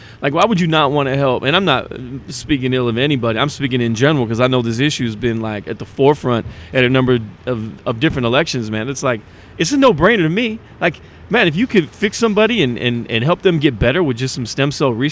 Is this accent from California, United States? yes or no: yes; Hayward, California, United States; Look, man, I was from Hayward.